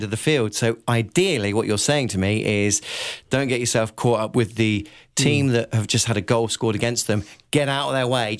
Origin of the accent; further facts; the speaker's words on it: Taunton, South West England, United Kingdom; Taunton Town, my hometown